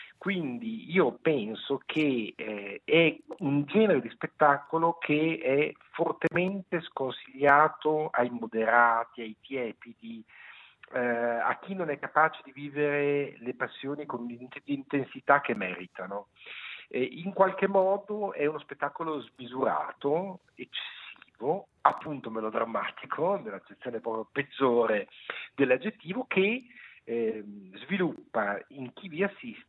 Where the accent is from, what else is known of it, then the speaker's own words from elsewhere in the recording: Emilia-Romagna, Italy; io poi sono emiliano, che è, come sapete, nell'Italia la regione dove ribolle più forsennata la passione per il melodramma.